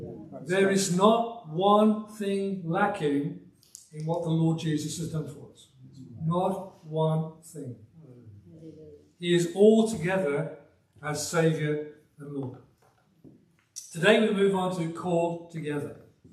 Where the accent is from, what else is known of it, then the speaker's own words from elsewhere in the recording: Birmingham, West Midlands, United Kingdom; accent: Birmingham; also born or lived in Yorkshire / London; when I grew up in the Black Country, the West Midlands, we didn't just have a Birmingham accent where I grew up. I'm from Birmingham, you know. I really did speak like that once. Having spent 2 years in Yorkshire and then 3 years in the East End